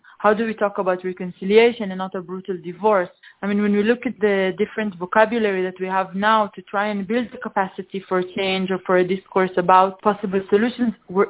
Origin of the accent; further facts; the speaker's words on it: Neve Shalom, Jerusalem District, Israel; I'm 29 years old. I grew up in the only community in Israel where Palestinians and Jews live together by choice. Some of you might know it. It's Neve Shalom in Hebrew, Wahat Salam in Arab